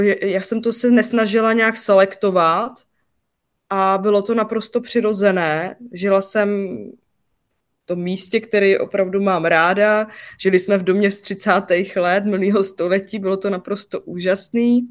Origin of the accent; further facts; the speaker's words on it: Pardubice, Pardubice Region, Czechia; Já jsem vlastně žila opravdu v lokalitě, v místě, kde to nebylo úplně jako přesně, jako jak by to vypadalo jako vyloučená lokalita